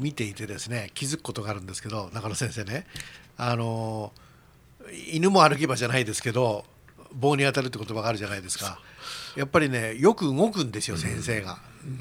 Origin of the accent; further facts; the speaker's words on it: Gotemba, Shizuoka, Japan; 私はあの静岡県御殿場市出身ですから